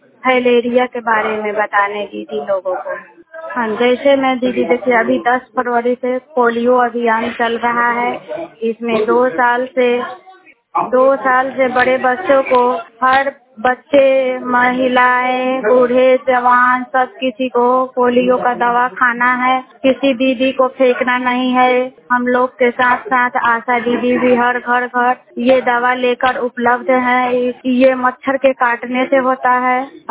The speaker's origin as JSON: {"language": "Hindi", "town": "Dariyapur", "region": "Bihar", "country": "India", "said": "मेरा नाम है … हम दरियापुर के रहने वाले हैं।"}